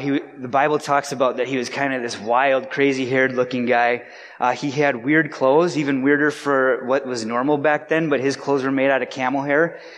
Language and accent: English; Wisconsin, United States; And so for me, growing up in Wisconsin, it was very similar to life here in the UP because we had very similar seasons, right?